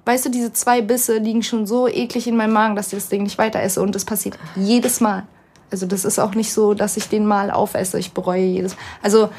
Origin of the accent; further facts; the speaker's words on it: Berlin, Germany; also born or lived in Turkey; Ich meine, ich bin Berliner, schon fast gebürtig, also zwar in der Türkei geboren und dann nach Berlin, aber mit einem Jahr kann man schon fast sagen.